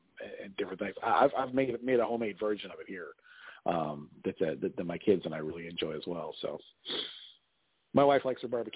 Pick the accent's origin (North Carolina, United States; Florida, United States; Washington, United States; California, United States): Florida, United States; Miami; also born or lived in South Carolina / Houston; now in Louisville, United States; I was born in Miami, lived in Miami, South Carolina, Miami again, and Houston before moving to the Louisville, Kentucky area.